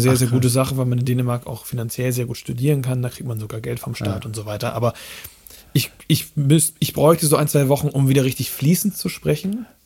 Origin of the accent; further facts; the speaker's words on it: Schleswig-Holstein, Germany; ich bin ja, wie gesagt, im Raum Flensburg aufgewachsen.